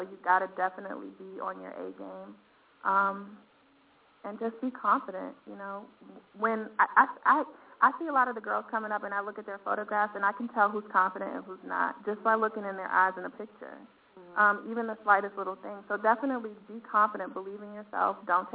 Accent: Puerto Rico; born there; I was born in Puerto Rico. I'm Puerto Rican, Trinidadian, Creole.

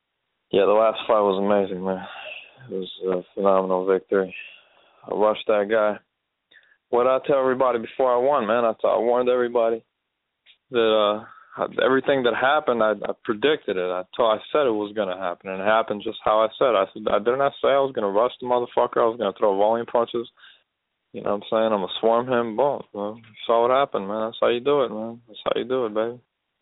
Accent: Los Angeles, California, United States; I was born in Los Angeles. I was born and raised, man. This is my city, man.

